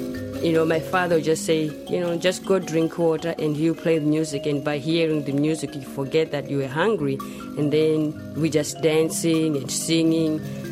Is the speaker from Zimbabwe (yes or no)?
yes; Zimbabwe; now in Auckland, New Zealand; I'm from Zimbabwe, and I live in Auckland.